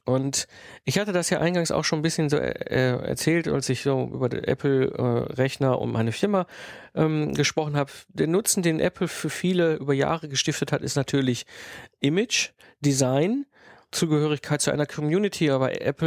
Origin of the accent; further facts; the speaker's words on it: North Rhine-Westphalia, Germany; Ich komme ursprünglich gebürtig aus dem Ruhrpott. Ich bin zwischen Kohle und Stahl groß geworden.